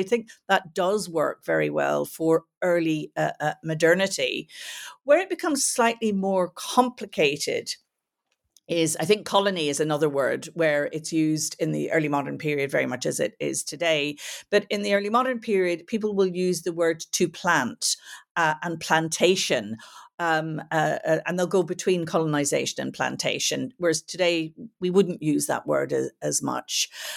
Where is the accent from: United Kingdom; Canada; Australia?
United Kingdom; Belfast, Northern Ireland; I grew up in Belfast during this period, and the warfare just seemed, there was going to never be peace.